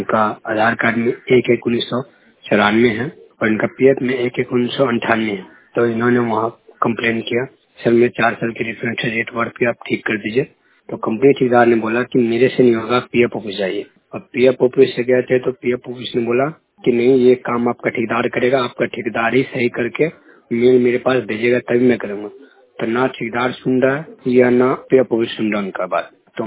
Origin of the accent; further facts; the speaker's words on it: Bihar, India; बिहार से हूँ।